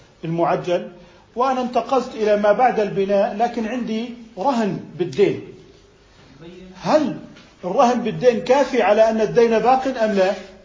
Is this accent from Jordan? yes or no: yes; Jordan; ونحن عندنا في الأردن عرف بتأخير المهر المؤجل